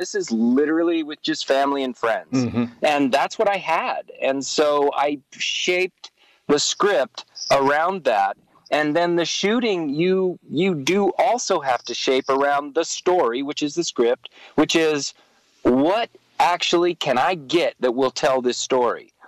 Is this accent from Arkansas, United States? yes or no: no; Mojave Desert, California, United States; I grew up in the Mojave Desert, California. I became an actor back in the 80s, came to LA and started getting work as an actor.